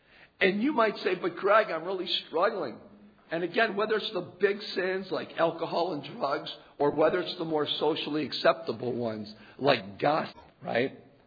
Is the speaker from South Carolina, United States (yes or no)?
yes; South Carolina, United States; I'm from South Carolina. We don't have those.